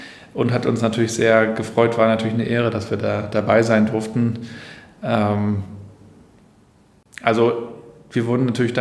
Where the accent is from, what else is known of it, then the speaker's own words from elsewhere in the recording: Rostock, Mecklenburg-Vorpommern, Germany; so als Rostocker